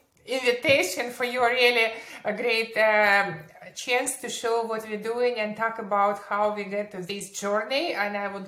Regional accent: Kyiv, Ukraine; moved away as an adult; Originally, I came from Kiev in Ukraine. It's 13 years ago.

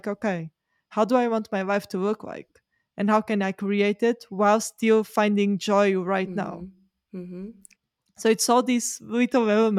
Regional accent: Portugal; English is a second language; moved away as an adult; also born or lived in Edinburgh / Geneva; so I remember when I moved from Portugal to Edinburgh, it was really hard.

